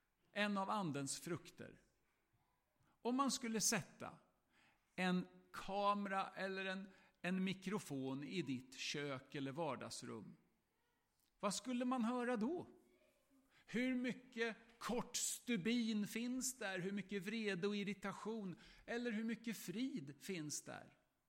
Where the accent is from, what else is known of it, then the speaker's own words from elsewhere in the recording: Östergötland, Sweden; Förlåt att jag pratar som en vanlig svensk. Men i all sin ordning så får jag prata som en östgöte.